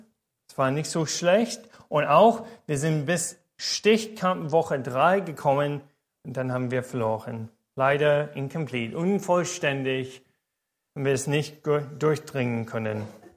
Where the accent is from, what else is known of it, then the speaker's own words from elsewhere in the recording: Indianapolis, Indiana, United States; now in Germany; Das ist, wie ihr seht, Indiana. Das ist ein Bild von der Hauptstadt Indianapolis, wo ich geboren und großgewachsen bin.